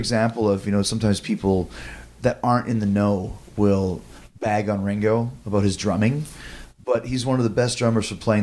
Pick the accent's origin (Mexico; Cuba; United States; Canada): Canada; Winnipeg, Manitoba; It's funny because I grew up in Winnipeg, and there back in those days we had like four channels